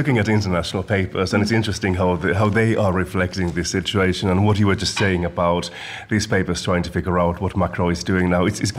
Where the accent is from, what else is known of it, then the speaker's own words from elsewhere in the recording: Finland; Some other stories then, looking at these papers, my home country, Finland, NATO discussion continues.